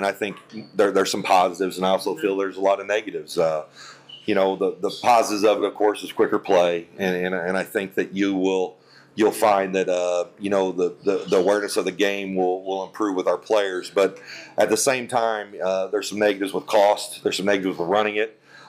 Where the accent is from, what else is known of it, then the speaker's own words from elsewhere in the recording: Lawrenceville, Illinois, United States; I grew up in Lawrenceville. You know, growing up as a kid, 82, 83, Lawrenceville, going to state.